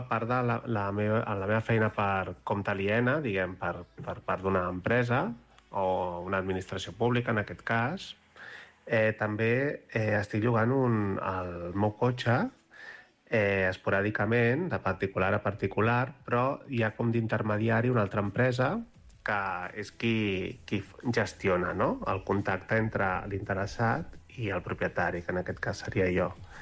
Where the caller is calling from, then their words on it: Mataró, Catalonia, Spain; de Mataró. Trucava per plantejar un dubte sobre la renda.